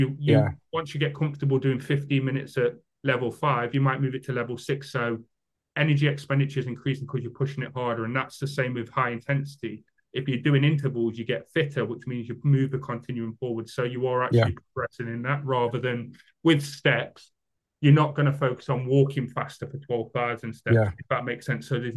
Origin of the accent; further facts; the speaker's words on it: United Kingdom; I am British.